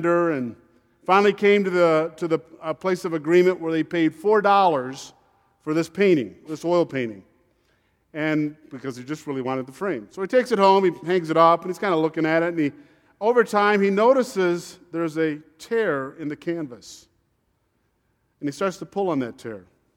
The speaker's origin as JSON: {"language": "English", "town": "Syracuse", "region": "New York", "country": "United States", "also_born_or_lived": "Flint, Michigan", "said": "When I think about Rochester, New York, I come from Syracuse. Actually, I wasn't born in Syracuse. I was born in Flint, Michigan."}